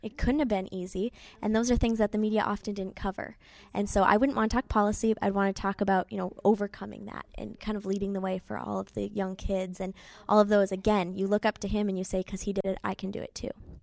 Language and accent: English; North Dakota, United States; I didn't know if it was because I came from North Dakota.